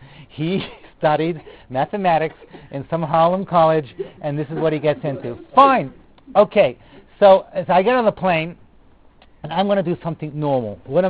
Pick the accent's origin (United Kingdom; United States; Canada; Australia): United Kingdom; England; But as a Brit, the English hate the Germans for a totally different reason.